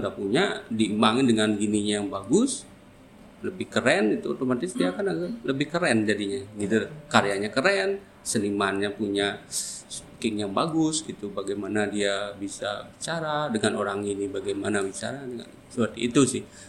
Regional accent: Bali, Indonesia; karena saya memang dari Bali jadi kan tahu ya gitu.

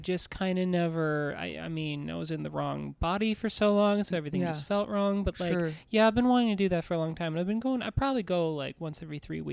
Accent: South Dakota, United States; born there; I think, well, I have a woman's sexuality, and I'm trans, and I was born in South Dakota

